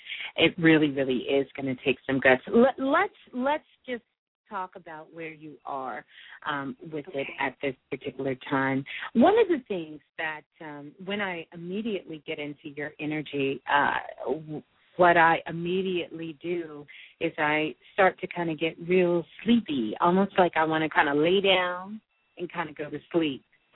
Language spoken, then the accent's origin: English; Brooklyn, New York, United States; born there; That's my birthplace, my human birthplace is Brooklyn.